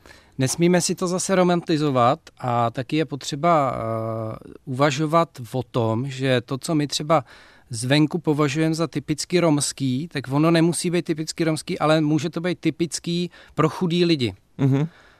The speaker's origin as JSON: {"language": "Czech", "region": "Vysočina Region", "country": "Czechia", "tie": "born or raised there", "said": "já pocházím z vesnice na Vysočině, kde žádný Romové nebyli. Chodil jsem na gympl v Bystřici nad Prštejnem, potom na vejšky v Praze"}